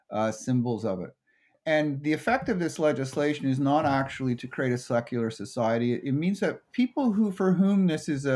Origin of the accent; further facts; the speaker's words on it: Montreal, Quebec, Canada; I was born, the Montreal I was born and raised in, first of all, I'm English. And I grew up in Montreal